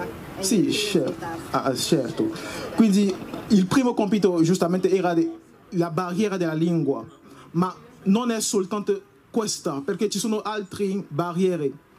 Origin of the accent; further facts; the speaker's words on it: Côte d’Ivoire; Italian is a second language; moved away as an adult; now in Italy; vengo dalla Costa d'Avorio. Allora, prima di venire qua ho studiato il diritto per 4 anni, quindi mi sono trasferito qui per studiare il diritto internazionale della migrazione.